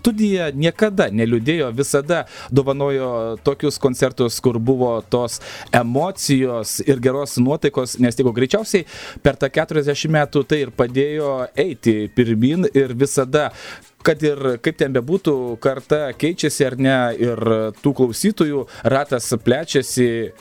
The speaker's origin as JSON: {"language": "Lithuanian", "region": "Samogitia", "country": "Lithuania", "said": "Smagu girdėti, nors aš pats žemaitis"}